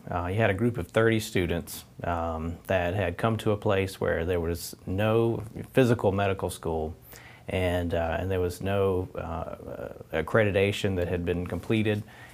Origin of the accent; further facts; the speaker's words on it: Perry, Florida, United States; One is in my hometown of Perry, Florida